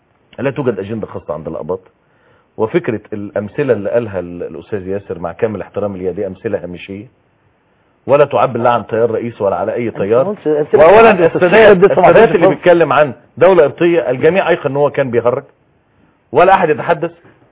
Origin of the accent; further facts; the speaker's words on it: Egypt; انا مصري.